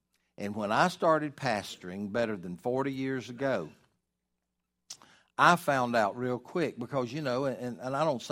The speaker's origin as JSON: {"language": "English", "country": "United States", "said": "So I'm thankful for all that is mine as an American"}